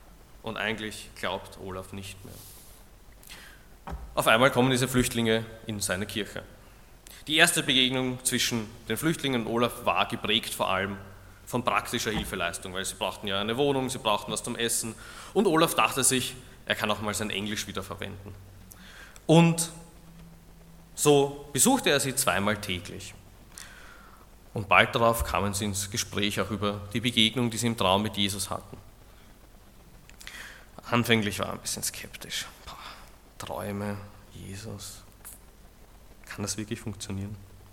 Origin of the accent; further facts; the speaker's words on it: Vienna, Austria; ich bin aus Wien, gehe in die evangelikale Gemeinde Wien-Meidling